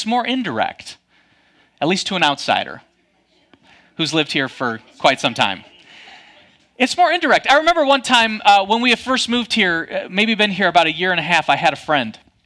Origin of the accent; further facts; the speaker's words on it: Michigan, United States; I grew up in Michigan. There, our communication style very much more direct, right?